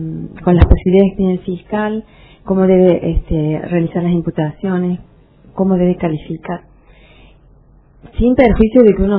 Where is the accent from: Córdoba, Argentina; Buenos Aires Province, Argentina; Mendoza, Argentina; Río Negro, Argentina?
Córdoba, Argentina; now in Caleta Olivia, Argentina; yo soy de ciudad grande, soy nacida y criada en Córdoba, así que tengo los hábitos de las personas que han vivido con los problemas que tienen las ciudades grandes